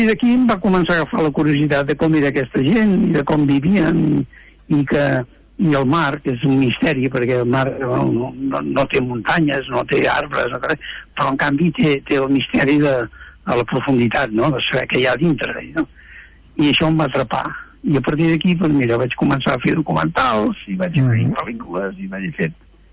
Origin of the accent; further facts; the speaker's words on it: Sant Joan de les Abadeses, Catalonia, Spain; soc de Sant Joan de les Abadeses, poble prepirinenc, que el mar no el vaig veure fins als 11 o als 12 anys